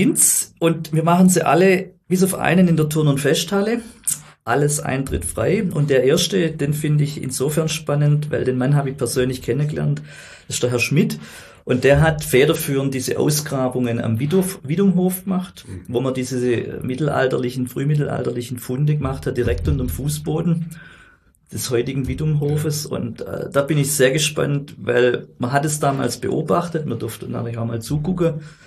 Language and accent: German; Stuttgart, Baden-Württemberg, Germany; Ich bin ja, wie gesagt, in Botnang aufgewachsen, lebe in Büsnau.